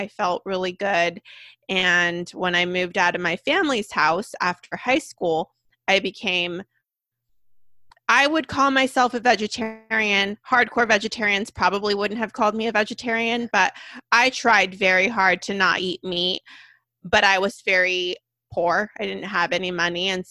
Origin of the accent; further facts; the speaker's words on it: Sacramento, California, United States; I'm from Sacramento.